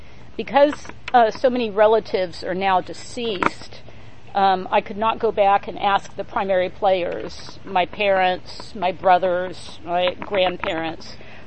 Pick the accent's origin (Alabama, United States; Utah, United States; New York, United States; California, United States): California, United States; Tulare; born there; I was born in the Central Valley in the small town of Tulare.